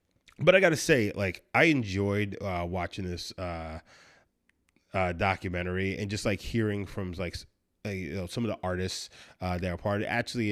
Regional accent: New York, United States; And, you know, growing up in New York, you know, obviously New York to the South, especially in the 90s, it's, you know, it was very different.

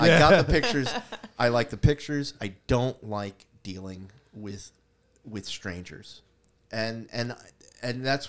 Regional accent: Oakland, New Jersey, United States; I grew up in Oakland, New Jersey, north of here, right on the New York State border.

